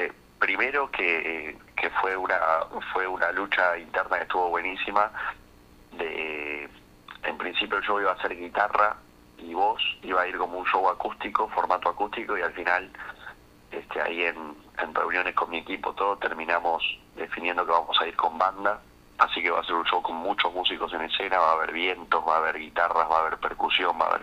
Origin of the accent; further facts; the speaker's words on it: Rosario, Santa Fe, Argentina; me crié ahí en Rosario